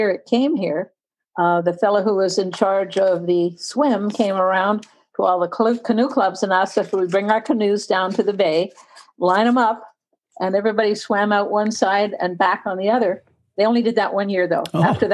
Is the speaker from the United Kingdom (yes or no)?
no; Montreal, Quebec, Canada; moved away as an adult; now in United States; Well, I grew up in Montreal